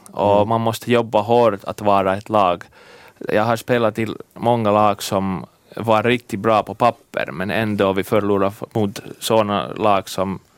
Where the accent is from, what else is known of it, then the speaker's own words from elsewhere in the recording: Finland; 26 år redan så. Jag är en finländare